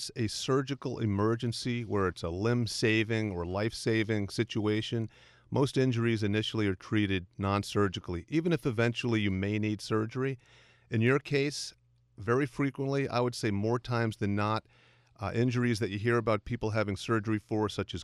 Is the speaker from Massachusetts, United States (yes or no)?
yes; Pittsfield, Massachusetts, United States; Oh, my God. I actually did. I can't believe it.